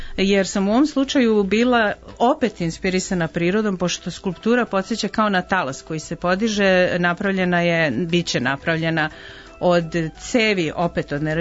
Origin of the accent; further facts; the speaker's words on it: Obrenovac, Belgrade, Serbia; sam posetila Obrenovac, inače moj rodni grad